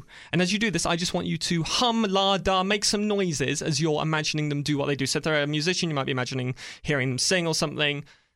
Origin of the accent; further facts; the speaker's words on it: United Kingdom; bearing in mind I'm British and I hate sport